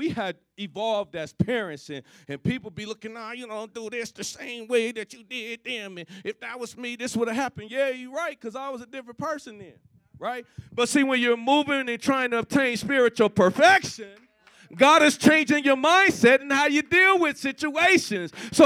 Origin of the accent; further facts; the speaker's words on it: Colorado, United States; now in Texas, United States; been here like 10 years, so this is where I live. This is home. I'm claiming it, and I'm owning it. I'm from Colorado, but Texas is my home, right?